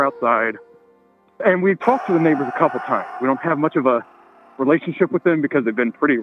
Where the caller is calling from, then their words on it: Spokane, Washington, United States; I'm calling from Spokane, Washington.